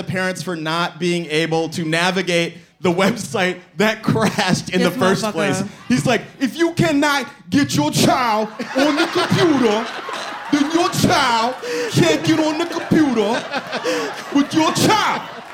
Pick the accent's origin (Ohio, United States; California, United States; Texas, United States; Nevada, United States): Texas, United States; I got so upset about that because I'm from Texas.